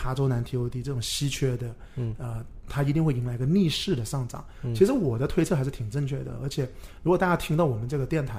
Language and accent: Chinese; Guangdong, China; 那我是老广，我是可以有能力分开来住